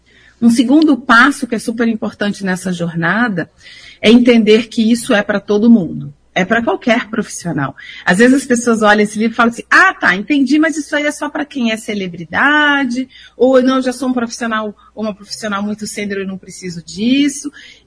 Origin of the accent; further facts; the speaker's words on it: Minas Gerais, Brazil; Eu sou do interior de Minas, meio no vai da valsa.